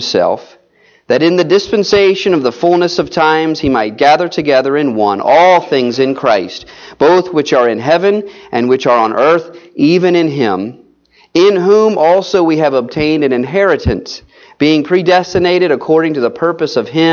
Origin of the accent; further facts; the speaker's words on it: New Jersey, United States; Yes, I am from New Jersey, South Jersey. Big difference between South Jersey and North Jersey.